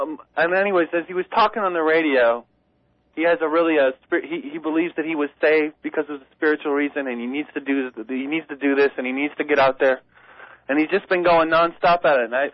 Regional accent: United States; This is our place, and I'm not an immigrant. Just because I was born here.

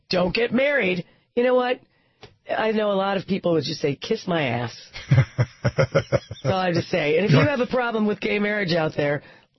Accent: Iowa, United States; I mean, my home state of Iowa, which is where I was, gay marriage.

